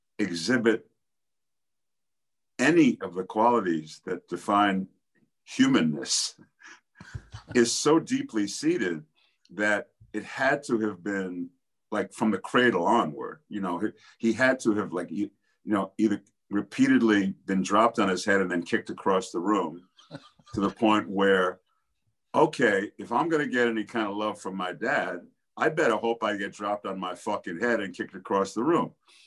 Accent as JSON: {"language": "English", "town": "New York City", "region": "New York", "country": "United States", "tie": "born or raised there", "said": "I was on my guard because I grew up in New York City"}